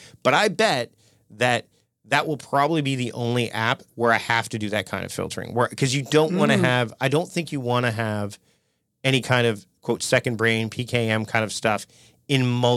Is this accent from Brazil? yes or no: no; Canada; but when we're speaking Canadian, we don't drop A's at the end of our sentences.